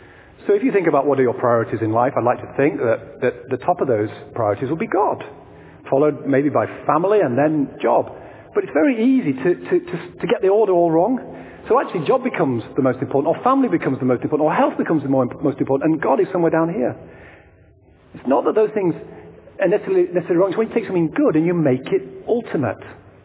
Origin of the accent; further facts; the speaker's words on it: Yorkshire and the Humber, United Kingdom; I mean, I'm from Yorkshire.